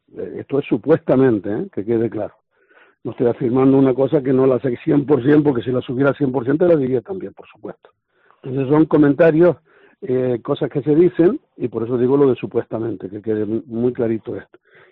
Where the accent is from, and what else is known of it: Los Cristianos, Canary Islands, Spain; born there